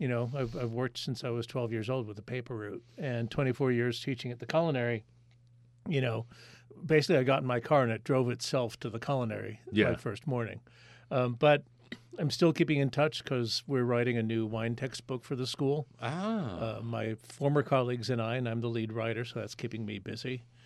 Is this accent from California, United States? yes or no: no; Hastings-on-Hudson, New York, United States; I'm from Hastings on Hudson. I'm from a hyphenated town.